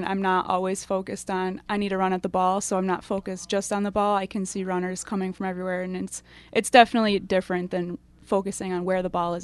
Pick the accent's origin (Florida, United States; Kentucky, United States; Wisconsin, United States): Wisconsin, United States; Green Bay; Originally, I'm from Green Bay